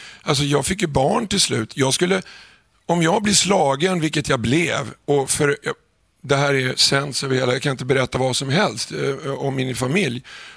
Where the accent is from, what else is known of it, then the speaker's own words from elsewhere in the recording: Vårby gård, Stockholm County, Sweden; Jag är från Vårby gård och där tycker man inte om poliser som regel.